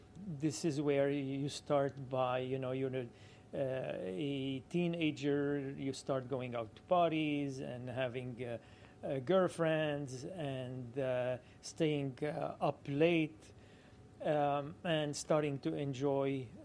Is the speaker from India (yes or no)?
no; Beirut, Beirut Governorate, Lebanon; now in Canada; So, I was born in Beirut, which is the capital of Lebanon.